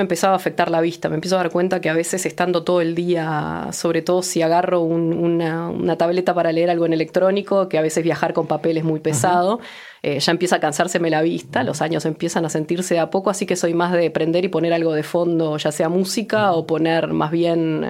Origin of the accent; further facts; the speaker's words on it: Malvín, Montevideo, Uruguay; Malvin, soy de Malvin, soy malvinense. Ahora lo abandoné lamentablemente, pero todavía lo extraño.